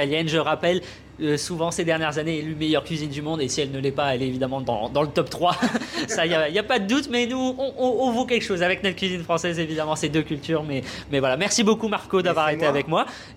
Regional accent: Normandy, France; je le rappelle, je suis normand

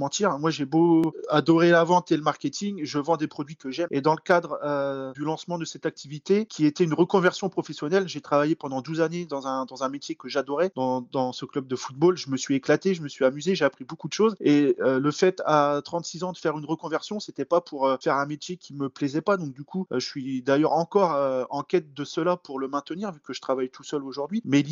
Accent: Reims, Grand Est, France; je travaillais pour un club de football chez moi, à Reims.

